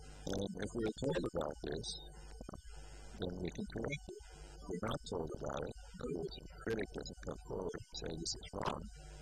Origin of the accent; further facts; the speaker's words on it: United States; But I know I'm American, I see so many thieves in America